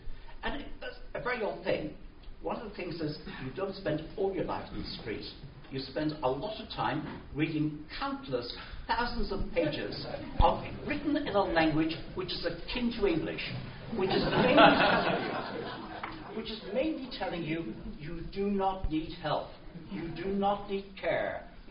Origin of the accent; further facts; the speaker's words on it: Ireland; now in United Kingdom; I came from Ireland, a place which then, as I hate to say it now, does not have a National Health Service.